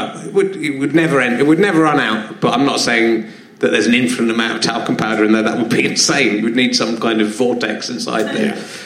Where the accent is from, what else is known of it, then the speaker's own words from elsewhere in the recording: Wem, West Midlands, United Kingdom; Wem, I come from Wem in Shropshire.